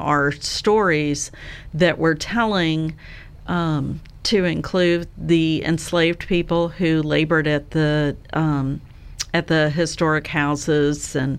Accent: Maryland, United States; So, I grew up in Maryland, and we used to, I can't say that we traveled great distances when I was a kid

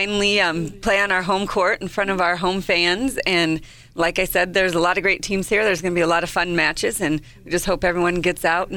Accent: Crawford, Nebraska, United States; Well, I'm married to a native. I'm actually originally from Nebraska.

